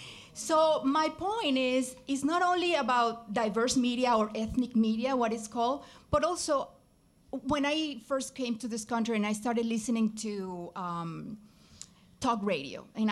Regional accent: Venezuela; I am from Venezuela, so I have a lot of things that are reminiscent of things that started to happen in my country 16 years ago.

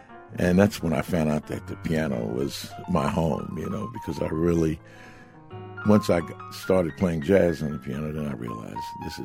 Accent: New York City, New York, United States; moved away as an adult; now in West Virginia, United States; Yes, I grew up in Jamaica, Queens

